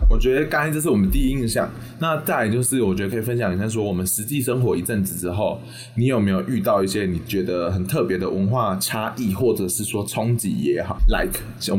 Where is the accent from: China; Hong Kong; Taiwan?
Taiwan; 同期是有很多台湾人，我们台湾人会一起 hang out 嘛